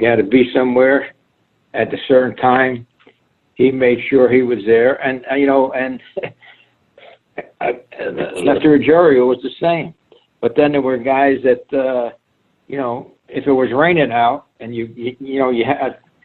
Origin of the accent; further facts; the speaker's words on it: Paterson, New Jersey, United States; also born or lived in Robertsdale; But I was born in Robertsdale, Pennsylvania. But my growing up background in Paterson, you attained a lot of street smarts because, you know, I grew up in an Italian neighborhood.